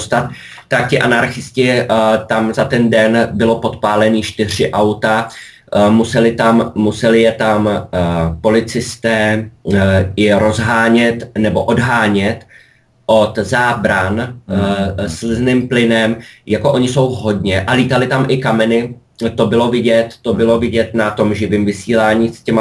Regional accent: Bohemia, Czechia; now in Germany; Tak já si myslím, u nás v Čechách my jsme přeci jenom trošku jiný povahy, jo.

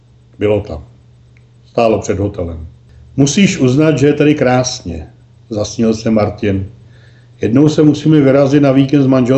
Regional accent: Most, Ústí nad Labem Region, Czechia; Nejsem z Plzně, jsem z Mostu, trval jsem na své.

